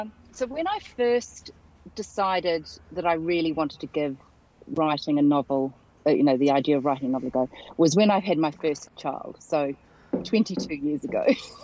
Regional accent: New Zealand; I got my first thing published in what was then the Auckland Star when I was growing up in New Zealand.

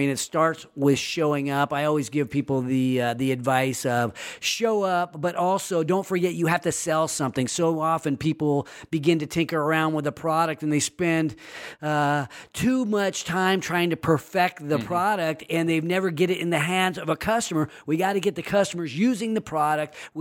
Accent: Sacramento, California, United States; this is my hometown here in Sacramento, and I am so appreciative of the teamwork that is happening.

